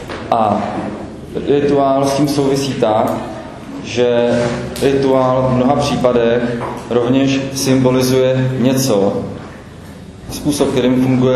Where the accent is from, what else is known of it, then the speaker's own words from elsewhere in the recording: Prague, Czechia; Jsem z Prahy